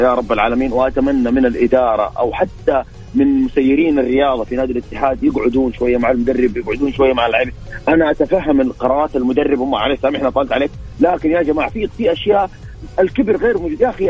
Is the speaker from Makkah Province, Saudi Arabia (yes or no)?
yes; Jeddah, Makkah Province, Saudi Arabia; من جدة بعلق على وضع فريق